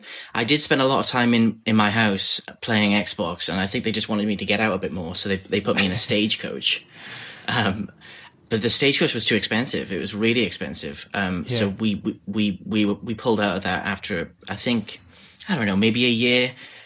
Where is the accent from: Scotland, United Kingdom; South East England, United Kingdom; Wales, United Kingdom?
Wales, United Kingdom; accent: Welsh; I was too Welsh in a way. My accent was so Welsh that they had to like see if they could bring it back